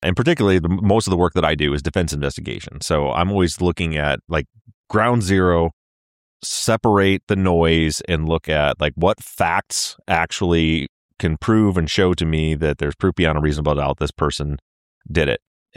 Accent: Michigan, United States; So, I mean, I had vaguely heard, you know, I'm from Michigan.

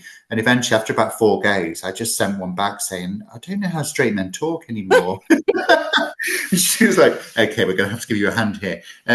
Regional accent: England, United Kingdom; now in London, United Kingdom; I came from the Midlands

